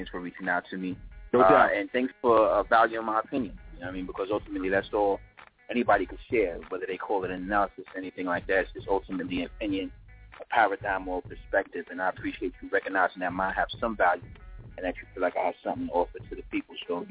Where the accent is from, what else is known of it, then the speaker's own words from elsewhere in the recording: Staten Island, New York, United States; now in Augusta, United States; Like, because I'm from Staten Island. So, So, that hit close to home. I live in Augusta, Georgia now, though.